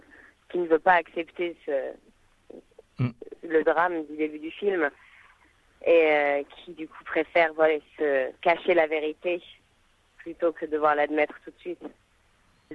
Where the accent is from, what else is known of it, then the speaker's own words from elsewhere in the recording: Bordeaux, Nouvelle-Aquitaine, France; j'étais venue à Paris, parce que je viens de Bordeaux, et j'étais venue à Paris faire une école de théâtre.